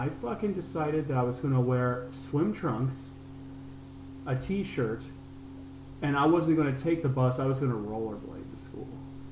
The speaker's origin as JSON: {"language": "English", "region": "California", "country": "United States", "lives_now": "Elkhart, United States", "said": "when I moved here from California, I think initially people were interested in me because I was the kid from out of town."}